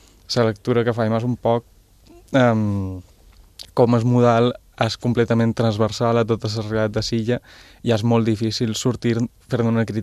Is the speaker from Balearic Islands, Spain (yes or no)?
yes; Ibiza, Balearic Islands, Spain; dic que soc d'Eivissa, i em diu, ets d'una colònia d'Alemanya